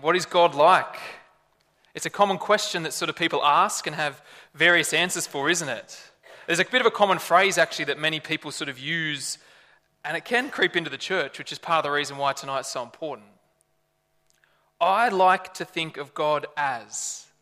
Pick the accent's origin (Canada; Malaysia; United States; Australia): Australia; Lithgow, New South Wales; I grew up in Lithgow, the smell of fire was just this really nice thing